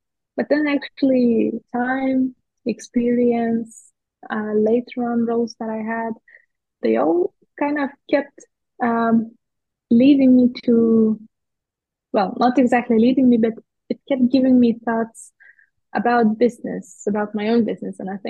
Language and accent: English; Lithuania; English is a second language; I'm originally from Lithuania, and in Lithuania we have quite difficult last names.